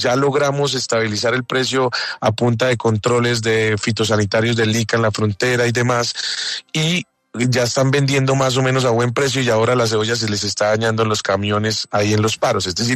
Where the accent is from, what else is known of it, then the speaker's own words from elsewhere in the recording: Socha, Boyacá, Colombia; en los pueblos como Socha, mi tierra, la única plática que hay para invertir es la regalías del carbón.